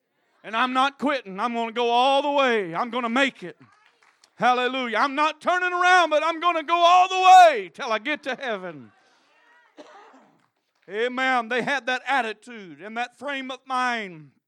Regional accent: United States; born there; I'm just glad that God saw fit that I was born in America.

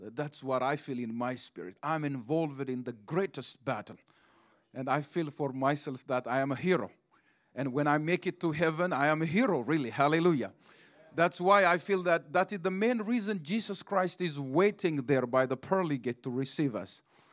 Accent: Ethiopia; English is a second language; We came from Ethiopia, and it's different.

